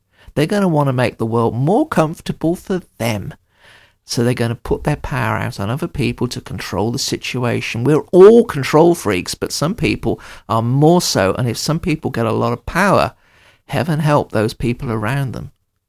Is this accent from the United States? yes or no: no; United Kingdom; I'm British.